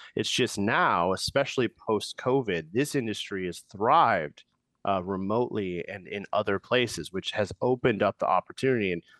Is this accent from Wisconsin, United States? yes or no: yes; Wisconsin, United States; I'm from these places. I'm from Wisconsin. I'm from the places that have been overlooked for a long time.